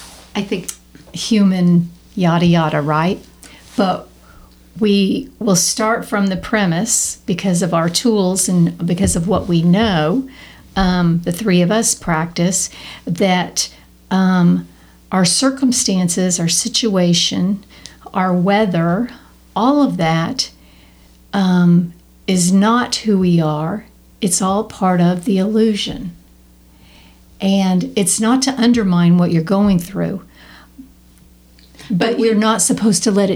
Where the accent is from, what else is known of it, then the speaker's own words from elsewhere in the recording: Texas, United States; I was raised in Texas and the sun's out all the time.